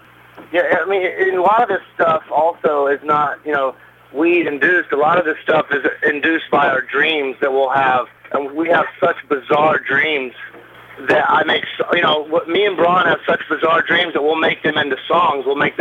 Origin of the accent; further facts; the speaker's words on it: Alabama, United States; Well, they just say that because I'm from Alabama and Troy's from Atlanta